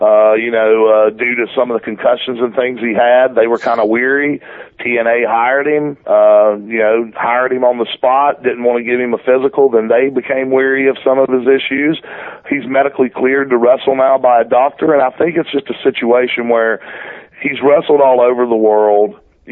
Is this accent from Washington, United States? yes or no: no; Georgia, United States; He lives in Georgia. I'm from Georgia. We've always had that connection.